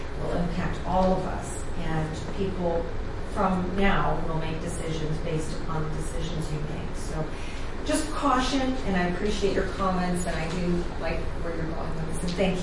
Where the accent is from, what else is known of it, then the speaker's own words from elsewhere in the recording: Midwest, United States; Okay, I grew up in the Midwest, so it's like, what are those things?